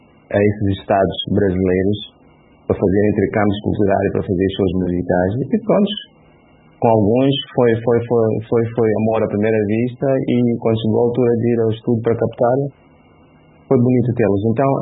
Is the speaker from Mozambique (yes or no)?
yes; Mozambique; sendo moçambicano, sendo um músico africano